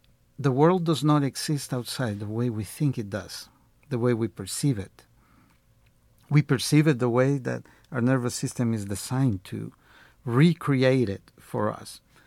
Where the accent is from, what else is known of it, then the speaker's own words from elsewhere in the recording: El Salvador; I was born in El Salvador. I was born in the heart of what used to be the Pipil kingdom, named Cuscatlan, or the place of the jewel. I was born there and grew up in the middle of a war.